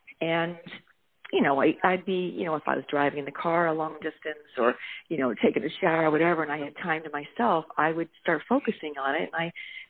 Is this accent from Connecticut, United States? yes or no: yes; Connecticut, United States; I'm originally from Connecticut, and I had a lot of Connecticut readers saying, when are you going to set a story in Connecticut?